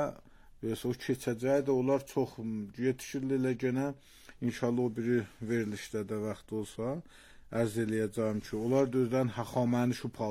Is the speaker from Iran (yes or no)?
yes; Iran; əşi, mən İrandan gəlmişəm bura